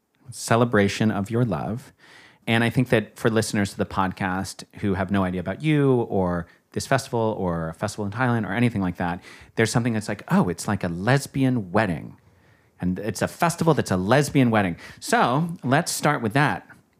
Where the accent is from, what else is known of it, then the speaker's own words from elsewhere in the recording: Australia; I'm Aussie. My dad's Aussie